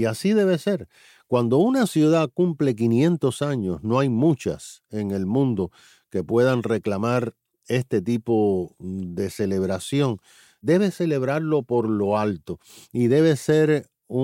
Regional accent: Miami, Florida, United States; La residencia mía, donde yo crecí, donde me casé, donde nacieron mis hijos, donde fui a la escuela, donde tuve la oportunidad de trabajar en los medios de comunicación y ser electo muchas veces, ha sido y siempre es en la ciudad de Miami.

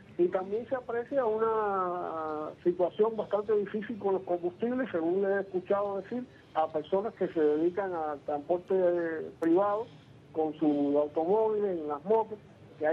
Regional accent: Cuba; nosotros los cubanos comunes y corrientes.

